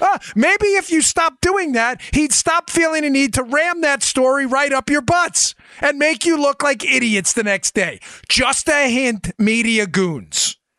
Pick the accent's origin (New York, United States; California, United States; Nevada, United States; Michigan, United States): New York, United States; Queens; And when I grew up in Queens, I used to joke around called the Dipsy Doo Flipperoo.